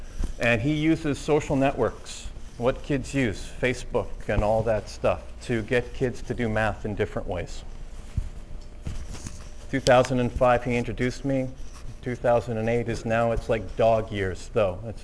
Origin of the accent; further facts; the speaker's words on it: Canada; Hi, I'm from Canada